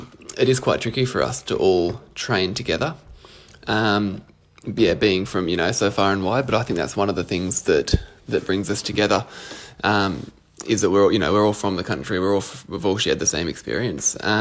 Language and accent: English; Cowra, New South Wales, Australia; I was born in Cowra, which is about 4 hours out of Sydney, 2 hours out of Canberra, and then played a lot of my cricket at Yass. So I was very close to Canberra, but very much a New South Wales country lad.